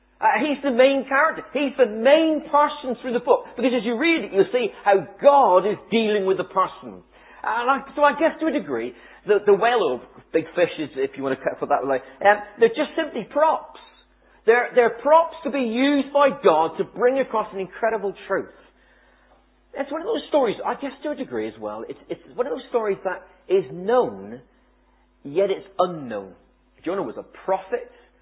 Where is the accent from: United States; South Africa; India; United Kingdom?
United Kingdom; Plymouth, South West England; born there; My my heritage is Cornish. My mum and dad are from Cornwall. Actually, I was born in Plymouth, but mum and dad are plain Cornish heritage, which makes me a Celt. And either way, I'm not English anyway